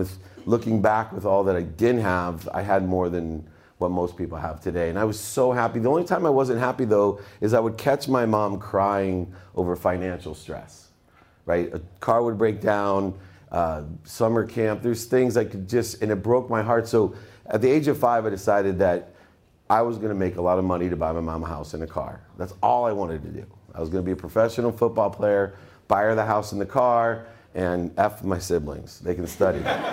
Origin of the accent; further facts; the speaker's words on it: Akron, Ohio, United States; I grew up in Akron, Ohio, the armpit of the U.S., great place to be from.